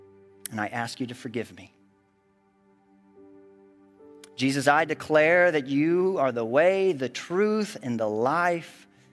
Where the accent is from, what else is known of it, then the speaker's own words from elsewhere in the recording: Midwest, United States; Growing up in the Midwest, I didn't get to see the ocean until I was 13 years old.